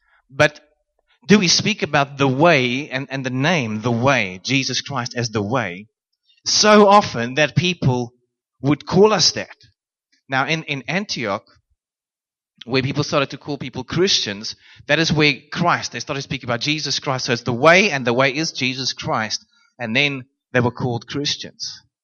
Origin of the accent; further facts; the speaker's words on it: Randburg, Gauteng, South Africa; I moved to Bottle Gymnasium from Boerskool Randburg, where I actually grew up.